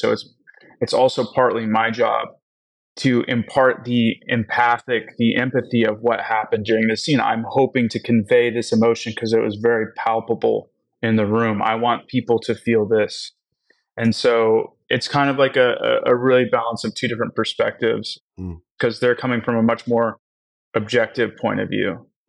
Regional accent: Seattle, Washington, United States; I grew up in Seattle, Washington. I went to school in Oregon

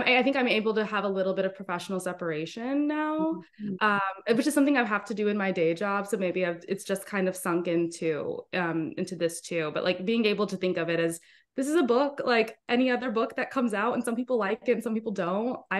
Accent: Houston, Texas, United States; So I just moved back to Houston a couple months ago. And I've been trying to get back to my hometown for a while. So all my family's here. I love Houston. It's where I grew up.

